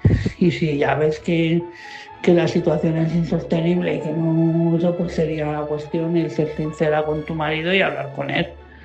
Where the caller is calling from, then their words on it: Madrid, Community of Madrid, Spain; de Madrid.